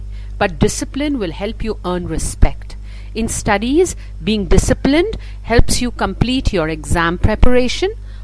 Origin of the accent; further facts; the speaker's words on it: Mashhad, Razavi Khorasan, Iran; I fell in love with the stars when I was a young girl growing up in the Iranian city of Mashhad, where I would sleep out in the open during summer